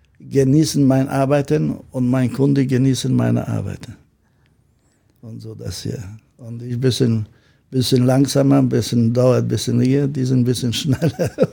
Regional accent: Gdansk, Pomeranian Voivodeship, Poland; German is a second language; wenn ich komme aus Polen, aus Danzig und so natürlich.

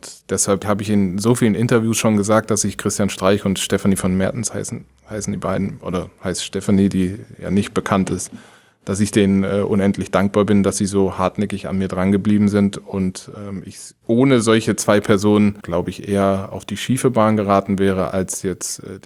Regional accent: Karlsruhe, Baden-Württemberg, Germany; Ich bin mit 13 von Karlsruhe, wo ich aufgewachsen bin, nach Mannheim, weil mein Vater da gearbeitet hat bei den Amerikanern.

